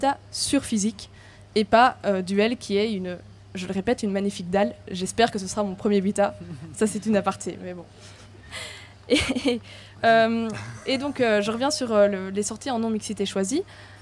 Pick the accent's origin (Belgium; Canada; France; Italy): France; Fontainebleau, Île-de-France; moi je viens de Fontainebleau